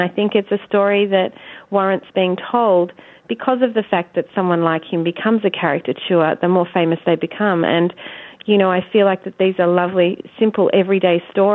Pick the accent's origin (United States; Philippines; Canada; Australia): Australia; here I am from Australia, discovering this very domestic day-to-day side of a man who's become an icon.